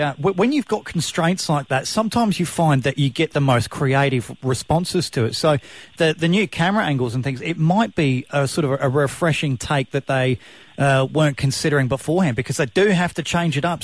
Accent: Adelaide, South Australia, Australia; Now, I'm an Adelaide boy.

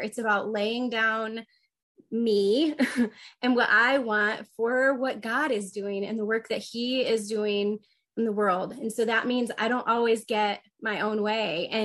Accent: Indiana, United States; I grew up in Northern Indiana, so I'm a huge Notre Dame fan.

